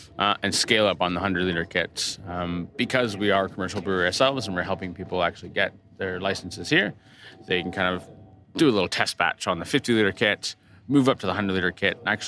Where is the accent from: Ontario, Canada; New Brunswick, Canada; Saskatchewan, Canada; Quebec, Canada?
Ontario, Canada; Toronto; From a personal background, I grew up in Toronto, Canada.